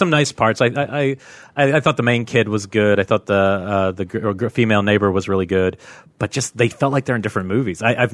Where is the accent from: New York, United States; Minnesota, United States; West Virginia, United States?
New York, United States; Ryan doesn't accept that I'm a New Yorker every time it comes up.